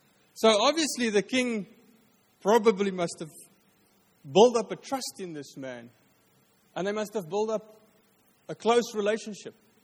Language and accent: English; Free State, South Africa; Because I'm from the Free State.